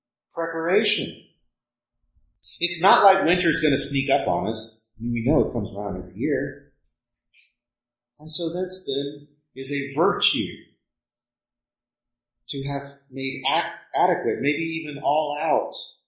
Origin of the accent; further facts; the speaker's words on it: Texas, United States; I grew up in Texas. I was never particularly scared of snowfall.